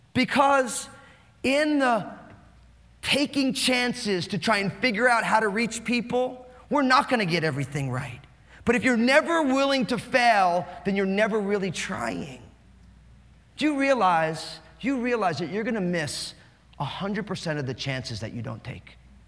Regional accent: New Jersey, United States; And because I'm all Italian from New Jersey inside, I'm like, you know.

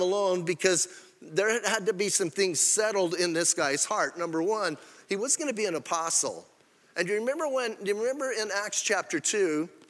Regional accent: Bisbee, Arizona, United States; I grew up, I don't know how many of you know, I grew up in Bisbee. Born and raised in Bisbee, grew up in Bisbee, got saved in Bisbee, which is kind of amazing.

